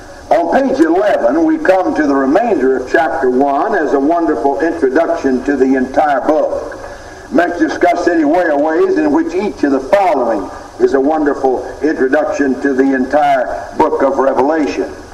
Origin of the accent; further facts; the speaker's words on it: Tennessee, United States; But I went cruising with a police car back in my hometown in Tennessee a few years ago